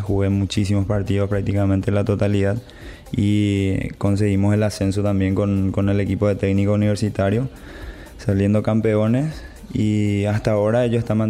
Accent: Juan E. O'Leary, Alto Paraná, Paraguay; also born or lived in Ciudad del Este; yo soy de Alto Paraná, una ciudad cercana a Ciudad del Este, se llama Juan Oleari, pero prácticamente viví mucho tiempo ahí en Ciudad del Este

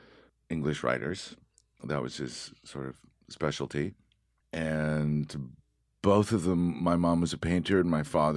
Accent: Haverhill, Massachusetts, United States; born there; New England. I was born in Massachusetts. I was born in Haverhill, Massachusetts, in Hale Hospital, the same hospital that the writer H.P. Lovecraft was born in as well.

